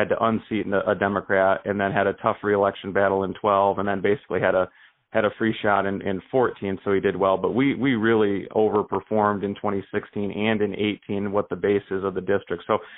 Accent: Ionia, Michigan, United States; also born or lived in Grand Rapids; Grew up in the district, born and raised. I was born in Grand Rapids, raised in Ionia, graduated from Ionia High School, got my MBA at Grand Valley

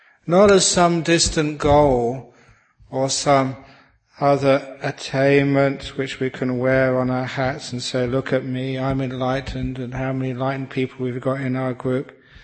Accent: London, United Kingdom; I often say I was actually grew up in the bush. Shepherd's Bush. The suburb of London, but still the bush, we used to call it.

